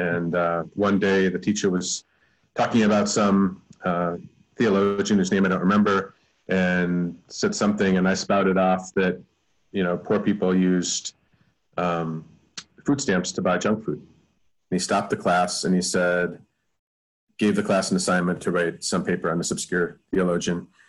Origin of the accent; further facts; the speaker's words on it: Cleveland, Ohio, United States; I grew up in Cleveland, Ohio, and my childhood was pretty normal. My family lived in the suburbs. It was a lily white suburbs